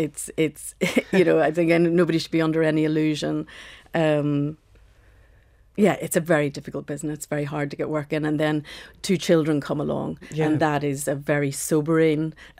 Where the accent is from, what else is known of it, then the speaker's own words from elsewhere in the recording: Northern Ireland, United Kingdom; I grew up outside of Belfast, and I grew up in a housing estate. And it was very divided. And I grew up in a Protestant housing estate on the fringes of Belfast.